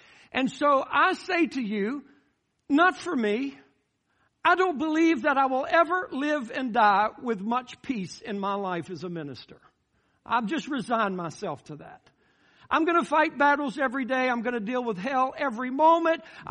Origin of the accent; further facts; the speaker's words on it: United States; And we as American people, we're curious people, right?